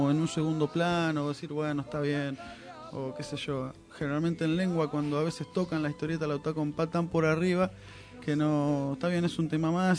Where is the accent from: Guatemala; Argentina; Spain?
Argentina; nosotros como argentinos tenemos un pasado tan rico en historieta.